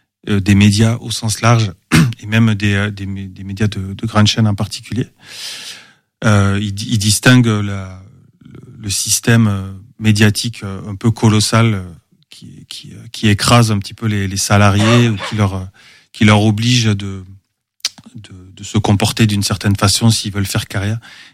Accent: Southwest France, France; accent: Southwestern French; Alors, je suis originaire du Sud-Ouest, comme mon accent.

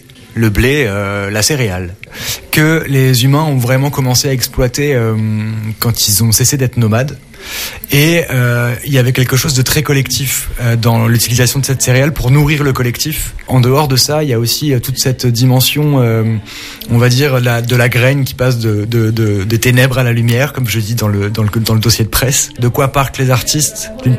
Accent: Lille, Hauts-de-France, France; now in Angers, France; je suis Lillois d'origine et je suis arrivé à Angers en 2020 pour rejoindre l'équipe de direction de Thomas Joly au quai.

